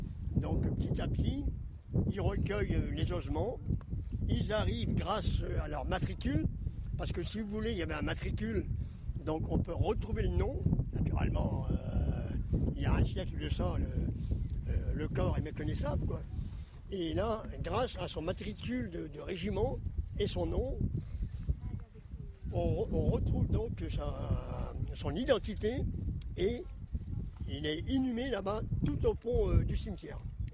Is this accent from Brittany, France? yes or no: yes; Brittany, France; moi je suis un Breton d'origine, quoi.